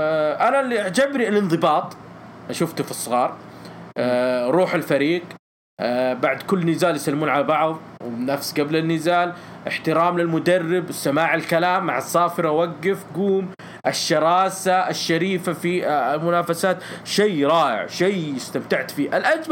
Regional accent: Unaizah, Al-Qassim, Saudi Arabia; وفي مدينة عنيزة مدينتي الغالية باريس نجد الفاحاء

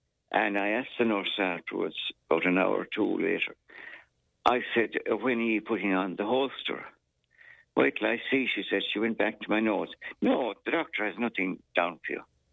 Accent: Munster, Ireland; I'm from Clare originally, Stornbarne.

